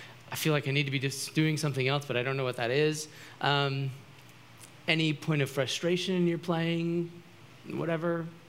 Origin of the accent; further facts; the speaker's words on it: West Coast, United States; now in Florida, United States; I'm from the West Coast, played